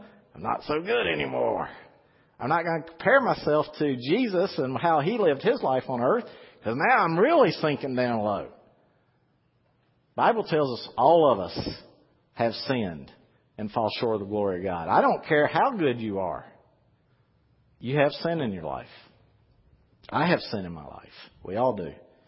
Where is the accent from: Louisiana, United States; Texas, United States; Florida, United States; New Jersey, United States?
Louisiana, United States; because I'm from Louisiana, so I'm kind of slow.